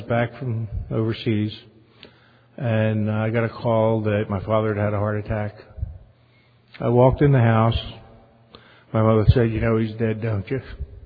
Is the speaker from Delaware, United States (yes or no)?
yes; Delaware, United States; I grew up in Delaware